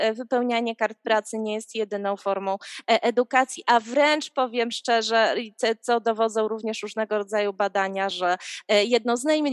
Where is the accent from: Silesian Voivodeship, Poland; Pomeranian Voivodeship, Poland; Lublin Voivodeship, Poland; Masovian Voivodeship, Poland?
Pomeranian Voivodeship, Poland; Gdańsk; bo ja akurat jestem z Gdańska